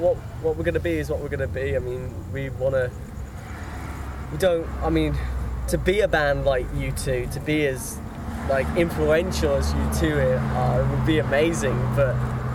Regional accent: England, United Kingdom; I mean, I grew up in England during the … … wars.

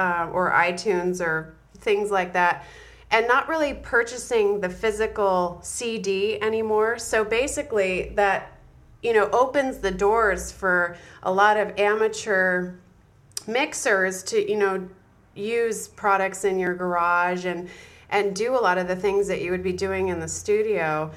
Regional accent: Seattle, Washington, United States; now in San Diego, United States; I'm sitting here in San Diego, and I'm freezing. I'm just a wuss now, because I'm originally from Seattle

